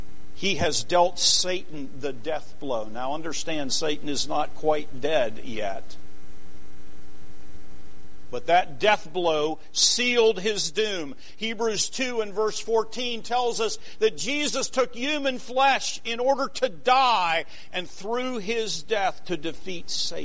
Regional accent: Pennsylvania, United States; I grew up in Pennsylvania. Of course, you go to Gettysburg.

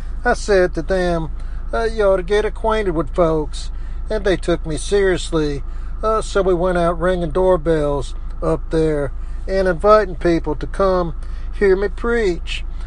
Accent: Southern United States, United States; I said, yes, I'm from the South, and I'm preaching here.

